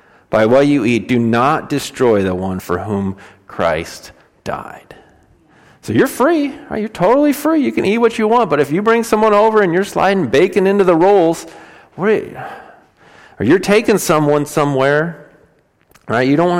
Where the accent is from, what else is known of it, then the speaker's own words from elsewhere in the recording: United States; I'm an American. I do what I want because I feel like it, because I'm American, right?